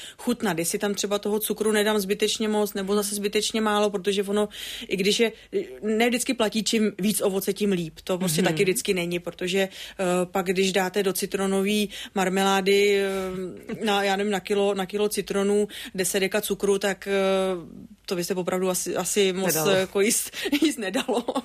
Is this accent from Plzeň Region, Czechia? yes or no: yes; Plzeň, Plzeň Region, Czechia; my jsme vždycky jezdívali právě z tý naší Plzně, na Šumavu